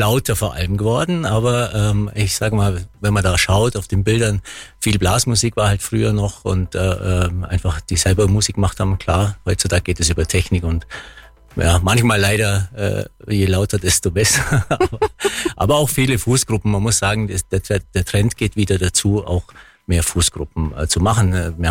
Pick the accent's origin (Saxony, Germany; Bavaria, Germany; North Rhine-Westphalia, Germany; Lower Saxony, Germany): Bavaria, Germany; Sonthofen; Ich bin gebürtiger Sonthofer.